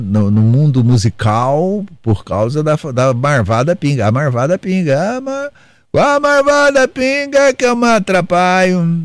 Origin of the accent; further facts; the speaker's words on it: Lavras, Minas Gerais, Brazil; Isso lá, quando eu era menino, lá em Lavras ainda, lá no sul de Minas.